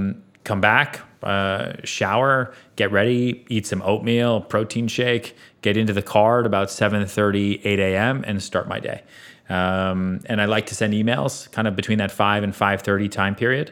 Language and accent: English; Sweden; We're both from Sweden.